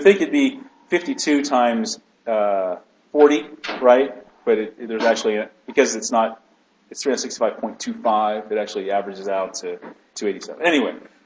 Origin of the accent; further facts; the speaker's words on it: Midwest, United States; I'm from the Midwest originally, so those in the Midwest, we're hard workers.